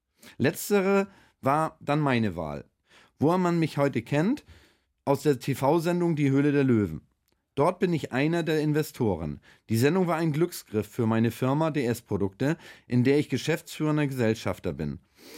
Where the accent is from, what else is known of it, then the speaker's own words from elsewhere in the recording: Wahlstedt, Schleswig-Holstein, Germany; also born or lived in Bad Segeberg; Ich bin in Bad Segeberg geboren, aber bin in Wahlstedt zur Schule gegangen.